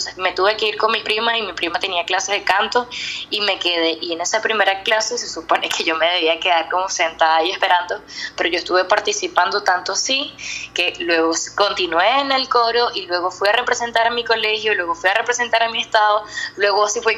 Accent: Venezuela; now in Chile; hola, yo soy actriz venezolana, estoy haciendo un trabajo en Chile

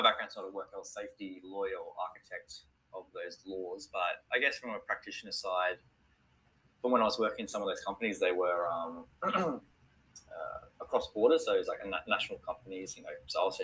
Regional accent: Brisbane, Queensland, Australia; now in Canberra, Australia; moved down to Canberra from Brisbane. I was from Brisbane originally. Moved down to cold Canberra

